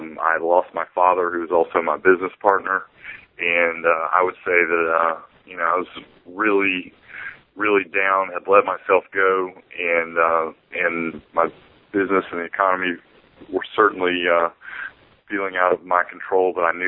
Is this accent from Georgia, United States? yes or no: yes; Atlanta, Georgia, United States; I'm from Atlanta, Georgia.